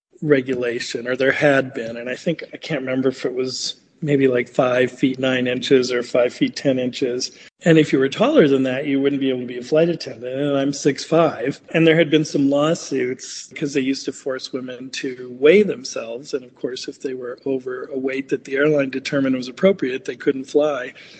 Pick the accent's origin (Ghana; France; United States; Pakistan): United States; New York; And I just, you know, as a New Yorker, I was like, God, that's amazing that a cab driver would